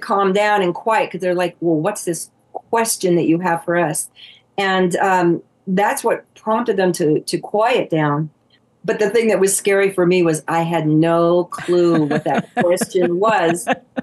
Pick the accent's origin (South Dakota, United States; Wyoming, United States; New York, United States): Wyoming, United States; You know, here I'm from Wyoming and we're in Michigan.